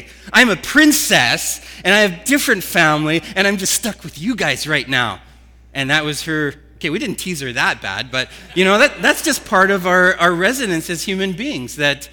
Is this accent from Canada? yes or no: yes; Canada; And of course, as a Canadian, how could you not include, right?